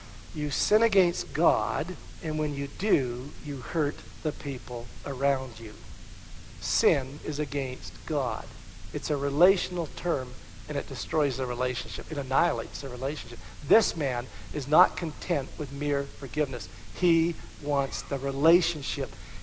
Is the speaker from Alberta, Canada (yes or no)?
yes; Alberta, Canada; I said, I'm from Alberta. She said, I know, I could read your license plate.